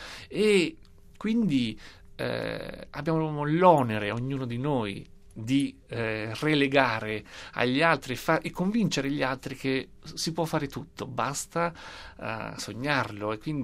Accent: Umbria, Italy; io sono umbro

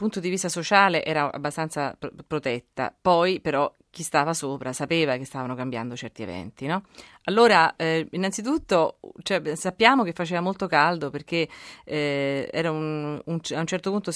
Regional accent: Rome, Lazio, Italy; lo posso dire perché essendo romana non tolgo niente a nessuno, quindi mi metto nel calderone dei romani.

